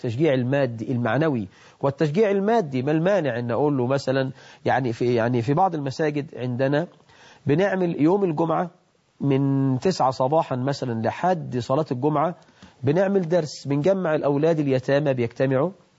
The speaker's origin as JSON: {"language": "Arabic", "country": "Egypt"}